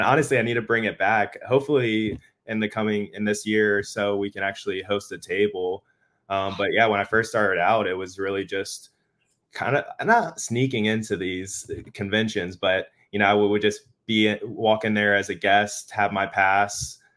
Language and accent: English; Tampa, Florida, United States; now in Atlanta, United States; I'm from Tampa, Florida. I lived there most of my life. Past few years, I've been in Atlanta, and I'm currently working to move out west.